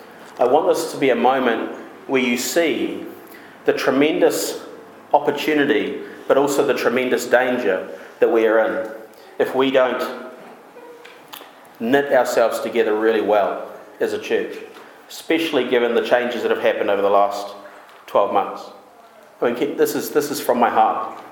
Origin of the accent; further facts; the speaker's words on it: Timaru, Canterbury, New Zealand; now in Auckland, New Zealand; You know, I come from Timaru, and it rains less than half the amount it rains in Auckland.